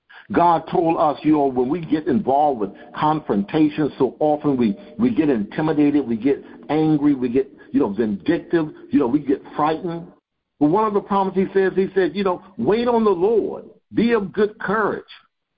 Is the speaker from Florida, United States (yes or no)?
yes; Miami, Florida, United States; Now, I remember when I was a youngster growing up in Miami